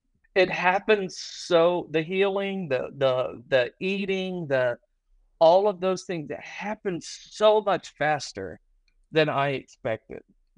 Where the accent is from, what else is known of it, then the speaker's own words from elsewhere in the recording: Ohio, United States; I'm from Ohio originally. So I'm going to head back to Ohio for Christmas.